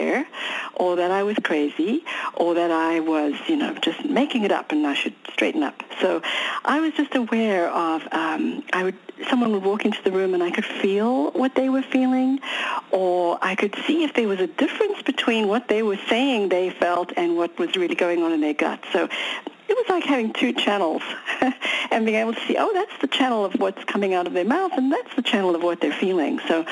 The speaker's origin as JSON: {"language": "English", "country": "South Africa", "tie": "born or raised there", "said": "growing up in South Africa, so this was, you know, starting out in the early 60s and on, and this was during the apartheid years of South Africa, so it was a very unusual situation to grow up in the first place."}